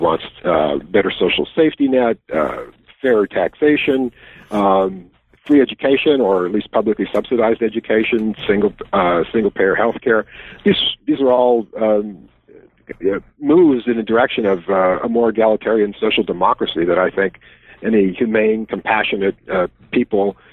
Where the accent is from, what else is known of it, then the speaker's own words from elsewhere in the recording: Wisconsin, United States; As in my home state, yes.